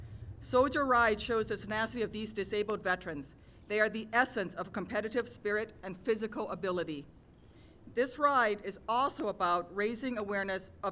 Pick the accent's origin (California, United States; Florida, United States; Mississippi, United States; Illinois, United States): Illinois, United States; I met a young senator from my home state of Illinois.